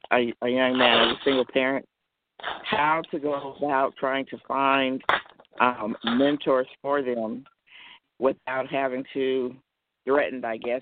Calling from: Sacramento, California, United States; I'm calling from Sacramento.

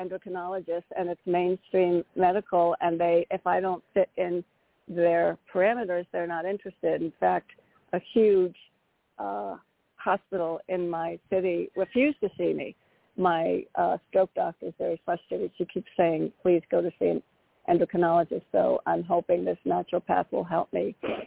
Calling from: Connecticut, United States; from Connecticut.

